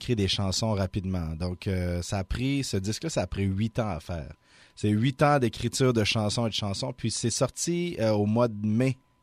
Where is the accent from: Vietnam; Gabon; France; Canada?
Canada; Quebec; now in Nova Scotia, Canada; moi, je viens pas de la baie Sainte-Marie en right. Nouvelle-Écosse, je viens du Québec. Ma mère est acadienne, mon père est québécois. Elle est partie de l'Acadie pour aller au Québec. Moi, je suis parti du Québec pour aller en Acadie.